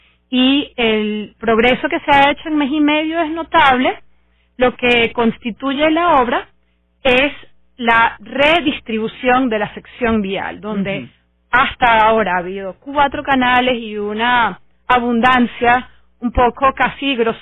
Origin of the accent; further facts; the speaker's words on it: Caracas, Capital District, Venezuela; porque nos va a reflejar como caraqueños de una manera más justa